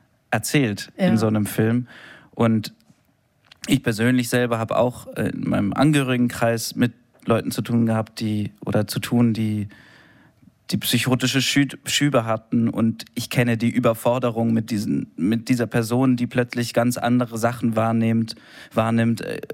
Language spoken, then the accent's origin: German; Munich, Bavaria, Germany; Ich bin in München vor allem groß geworden.